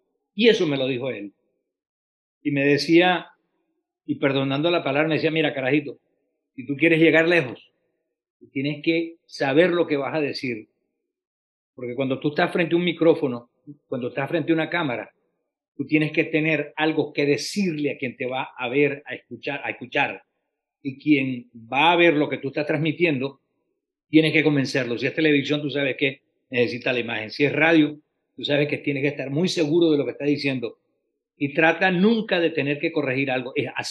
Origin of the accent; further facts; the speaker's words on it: Caracas, Capital District, Venezuela; born there; hijo de gocho es gocho. Nací en Caracas, hijo de padres andinos de Mérida específicamente.